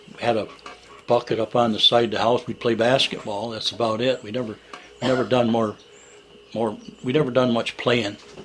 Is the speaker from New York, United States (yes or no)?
yes; McGraw, New York, United States; I grew up in McGraw, Solon, and then I went to McGraw School. That's where I graduated.